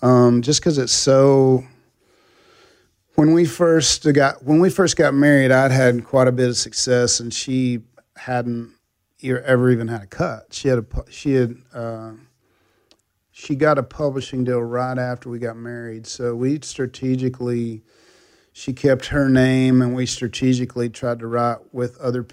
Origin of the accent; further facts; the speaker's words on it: Texas, United States; Well, and I grew up in Texas, and that's the only … cut I ever got